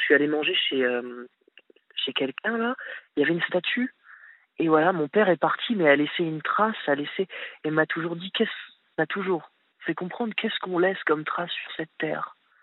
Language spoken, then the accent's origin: French; Grand Est, France; puisque je viens de la Champagne-Ardenne. Il est enterré dans la craie de la Champagne.